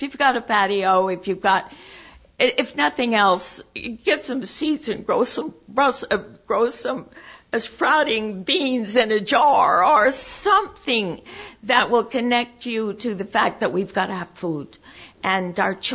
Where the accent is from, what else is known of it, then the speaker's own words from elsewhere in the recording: United States; I'm originally from the States